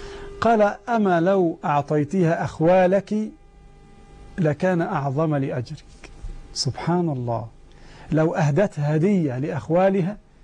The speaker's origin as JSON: {"language": "Arabic", "country": "Egypt", "said": "المهر عندكم عندنا في مصر اسمه القائمة"}